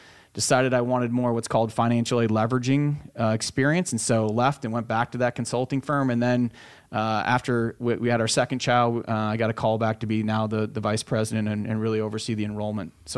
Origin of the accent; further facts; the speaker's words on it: Grinnell, Iowa, United States; And so that started to make a difference. And for me, growing up in Grinnell, the UNI or Northern Iowa connection was, well, USD has a law school and a medical school.